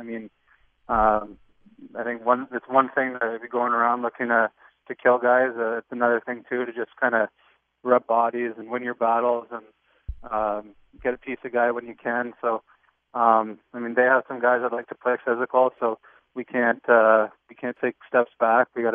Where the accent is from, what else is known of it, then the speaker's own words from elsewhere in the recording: Niagara, Ontario, Canada; Growing up in Niagara